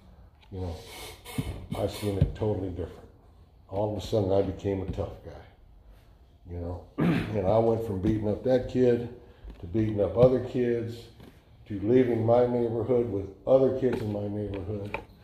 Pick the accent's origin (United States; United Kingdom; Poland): United States; Berkeley, California; I grew up in West Berkeley, rougher part of town, and my dad left when I was 2 years old.